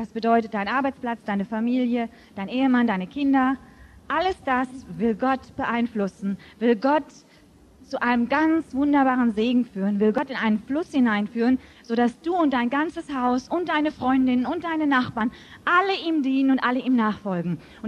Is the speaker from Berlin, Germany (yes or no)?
no; Hamburg, Germany; born there; ich bin in Hamburg geboren. Und das betone ich aus dem einfachen Grunde, ich bin eine Deutsche, ich komme aus diesem Land.